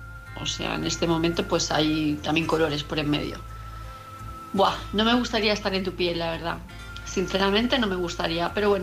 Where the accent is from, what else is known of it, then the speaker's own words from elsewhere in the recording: Palma, Balearic Islands, Spain; de Palma de Mallorca.